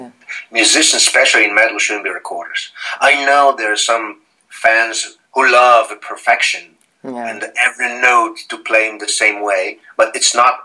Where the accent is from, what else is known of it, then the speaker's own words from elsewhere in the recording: Poland; English is a second language; moved away; we came from Poland, you know, somewhere in the 80s